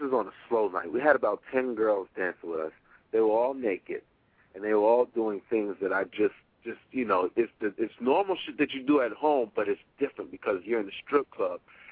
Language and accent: English; Brooklyn, New York, United States; Now, I'm from Brooklyn, right?